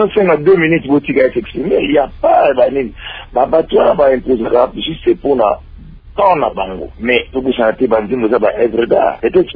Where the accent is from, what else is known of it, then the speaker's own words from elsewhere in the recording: DR Congo; Bon, mais je suis un Congolais.